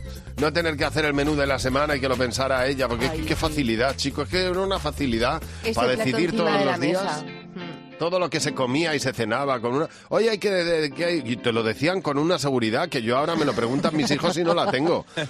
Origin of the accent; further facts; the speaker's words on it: Madrid, Community of Madrid, Spain; born there